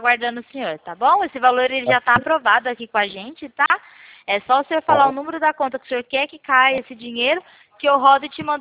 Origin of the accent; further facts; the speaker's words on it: Pirassununga, São Paulo, Brazil; É que eu não sou daí, eu sou daqui de Piracinunga, interior de São Paulo, né?